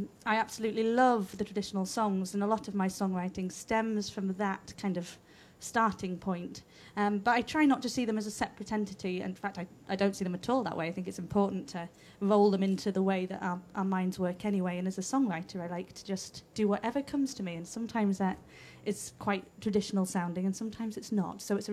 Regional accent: Edale, East Midlands, United Kingdom; now in Edinburgh, United Kingdom; I live in Edinburgh, yep. I'm from Edale in the Peak District, and I'm still there quite a lot of my time, but I'm also based up here in Edinburgh

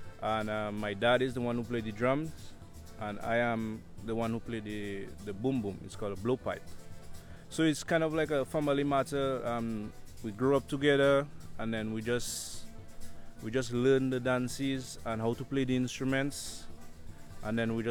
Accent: Pizzufre, Dominica; I'm from Pizzufre, Dominica. I play

